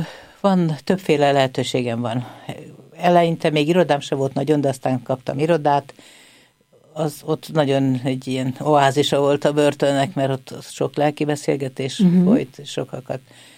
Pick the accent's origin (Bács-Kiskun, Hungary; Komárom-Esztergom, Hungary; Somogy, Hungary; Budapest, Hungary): Budapest, Hungary; now in Vác, Hungary; Én pesti vagyok, de már több időt töltöttem Vácon, mint Pesten.